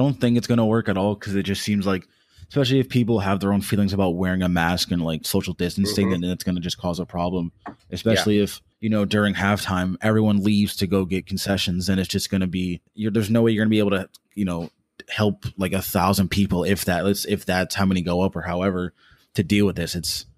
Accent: Connecticut, United States; I'm from Connecticut, so we're not too far from like New York

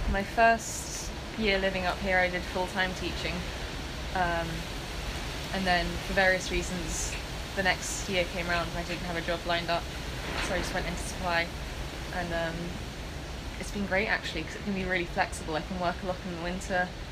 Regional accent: London, United Kingdom; I came from a pretty unusual background for a runner, I think, in that I grew up in London

